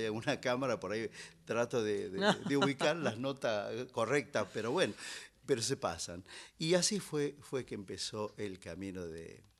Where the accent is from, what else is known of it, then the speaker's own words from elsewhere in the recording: Choya, Catamarca, Argentina; El Choya. Yo soy choyano porque mi pueblo se llama Choya y es de la, pertenece a la ciudad de Andalgalá, Catamarca.